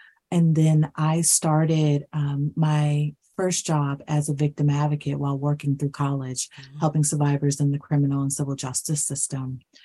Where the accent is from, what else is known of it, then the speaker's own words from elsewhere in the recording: Ohio, United States; to be able to work both in my home state of Ohio, where I'm from, in the DC metro area, nationwide